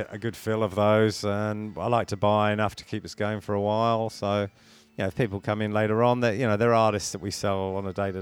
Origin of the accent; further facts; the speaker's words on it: England, United Kingdom; I'm from England. I've been here, I was going to say 25 years, but I've just said I've had the shop for 25 years. So I've obviously been here longer than that now, so it's probably getting close to 30